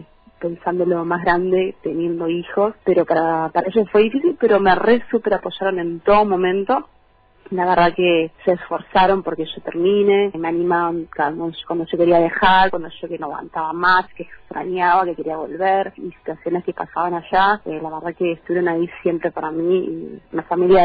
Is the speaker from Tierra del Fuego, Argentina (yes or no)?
yes; Río Grande, Tierra del Fuego, Argentina; born there; soy nacida acá en Río Grande.